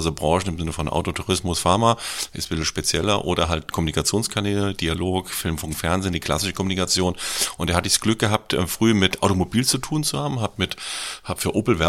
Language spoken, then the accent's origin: German; Frankfurt, Hesse, Germany; habe früher das Abi geschafft, also als echter Frankfurter